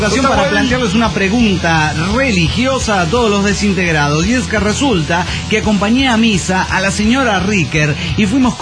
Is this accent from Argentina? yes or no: no; Mexico City, Mexico; del DF mexicano.